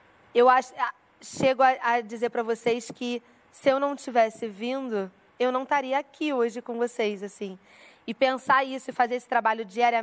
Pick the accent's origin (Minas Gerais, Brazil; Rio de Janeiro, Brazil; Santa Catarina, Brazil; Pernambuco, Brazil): Rio de Janeiro, Brazil; now in São Paulo, Brazil; Gente, eu sou muito, ainda sou, muito bairrista, né? Tá. O meu leme, nascida e criada no Leme, no Rio de Janeiro, zona sul do Rio. Uhum. E foi bem difícil, bem difícil. Tem sido muito desafiador ter vindo aqui para São Paulo. Completou ontem 1 ano, gente, que eu tô aqui.